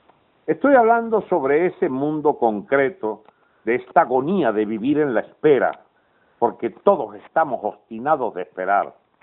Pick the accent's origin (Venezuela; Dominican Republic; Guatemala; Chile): Venezuela; somos humanos, somos venezolanos, suficiente razón para reconciliarnos